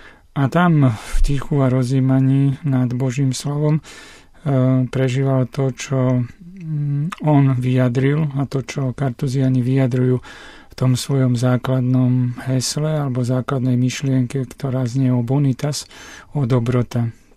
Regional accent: Veľké Vozokany, Nitra Region, Slovakia; Z Veľkých Vozokan, na ktoré som hrdý a kde som ešte mohol byť včera chvíľu.

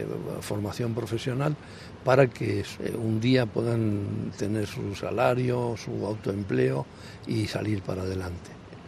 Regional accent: Aguilar del Río Alhama, La Rioja, Spain; now in Mozambique; soy natural de La Rioja, España, de un pueblecito que se llama Aguilar del Río Alhama. Y llevo 18 años trabajando en Mozambique.

